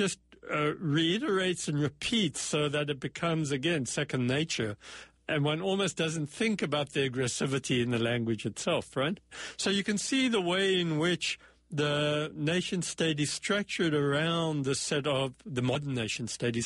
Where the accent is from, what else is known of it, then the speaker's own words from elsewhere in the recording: South Africa; But I grew up in South Africa where, you know, to go to school, you had to get dressed in a uniform